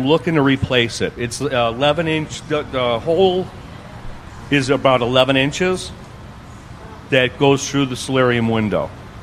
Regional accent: Niles, United States; I'm from Niles.

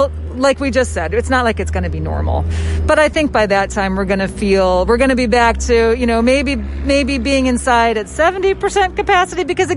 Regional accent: Indiana, United States; I love corn. I'm a Hoosier. I'm from Indiana.

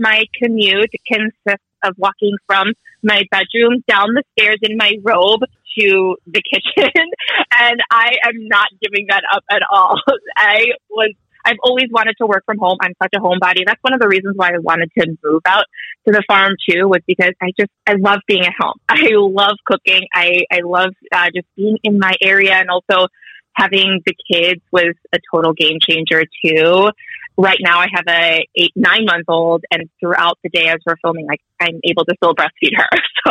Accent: Glenview, Illinois, United States; my dad is Chinese. My mom is Jewish. I grew up in Glenview in the 90s.

